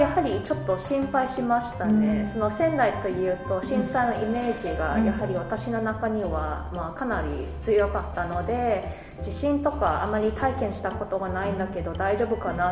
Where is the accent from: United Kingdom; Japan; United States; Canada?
Canada; Vancouver, British Columbia; 私はバンクーバー出身なんですけど、バンクーバーは、日本の横浜とは姉妹都市でして